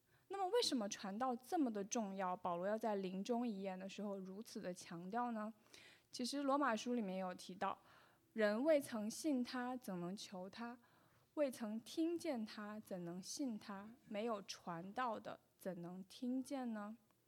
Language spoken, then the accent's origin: Chinese; China; 所以连我们中国人古人都知道这个道理哈